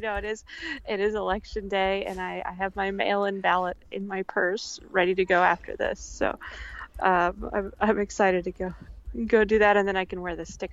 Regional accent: New Zealand; I grew up in New Zealand in a fairly rural part. It's actually a town famous for its diving and fishing, but I grew up on a nice area with a nice big garden and overlooking the ocean.

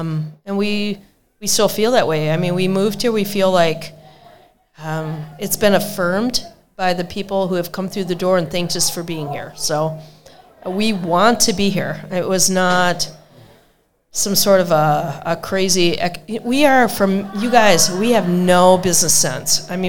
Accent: Cleveland, Ohio, United States; now in Batavia, United States; We come from Cleveland. Don't boo us.

